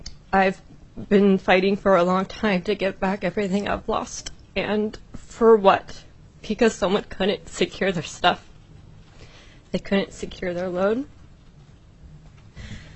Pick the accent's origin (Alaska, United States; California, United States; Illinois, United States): Alaska, United States; Anchorage; I'm from Anchorage.